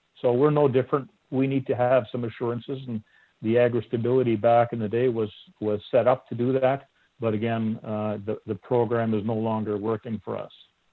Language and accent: English; Manitoba, Canada; I chair the Canadian Pork Council. I'm a producer from Manitoba.